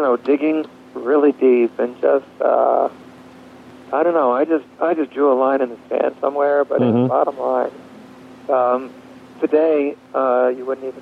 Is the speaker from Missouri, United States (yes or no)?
no; New Jersey, United States; when I grew up in New Jersey, I used to go to church. I sang in the choir.